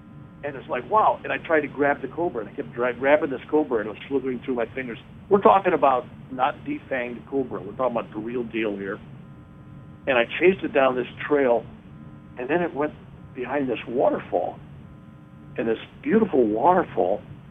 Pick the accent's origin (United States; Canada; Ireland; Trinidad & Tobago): Ireland; But I'm Irish.